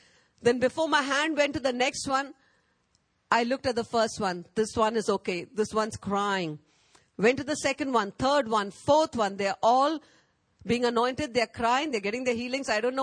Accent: India; I said, I'm Indian. No foreigners are allowed in Nicobar. He said, you're not a Nicobari. I said, yes, Archbishop, I'm not a Nicobari.

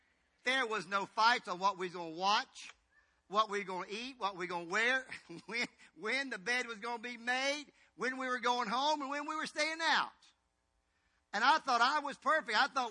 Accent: Tennessee, United States; I was in Tennessee, and I grew up in Tennessee a portion of my life, and we'll be back there tonight.

